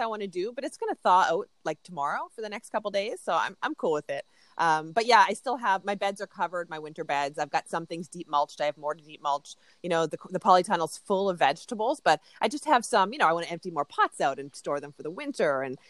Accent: Halifax, Nova Scotia, Canada; also born or lived in Louisville; Well, I did, but I'm from Halifax, Nova Scotia. So I live in my hometown. But yeah, I did live in Louisville, Kentucky.

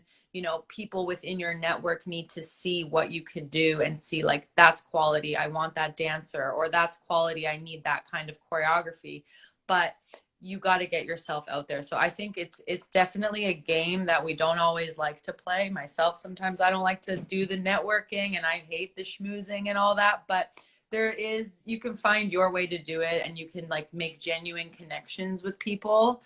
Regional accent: Canada; the first season that we had here in Canada, because I'm Canadian

